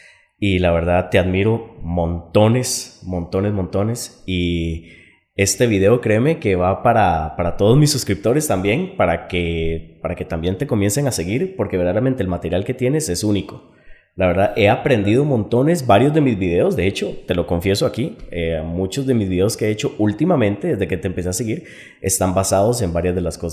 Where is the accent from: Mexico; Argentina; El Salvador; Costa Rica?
Costa Rica; Moravia, San José; voy para 36 años. Vivo en ahorita aquí en San José. Soy oriundo de San José también, del cantón de Moravia.